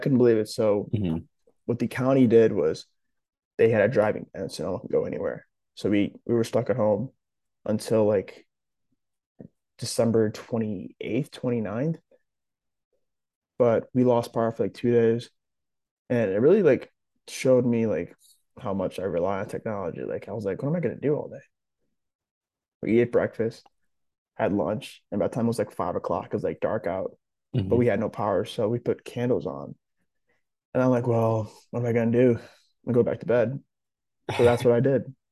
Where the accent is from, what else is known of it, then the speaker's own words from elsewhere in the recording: Buffalo, New York, United States; also born or lived in Rwanda; I moved to the States when I was around, it was like 2006, 2007. Was lucky enough to be raised in the great city of Buffalo, New York. I moved in around winter time.